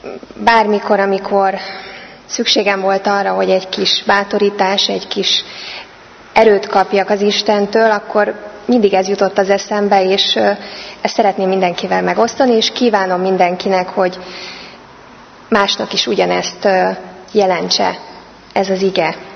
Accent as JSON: {"language": "Hungarian", "town": "Hencida", "region": "Hajdú-Bihar", "country": "Hungary", "tie": "born or raised there", "lives_now": "Debrecen, Hungary", "said": "Hencidán születtem, vallásos családban nőttem fel, az én drága szüleim és nagyszüleim nagyon vallásos emberek voltak, hitben élő emberek."}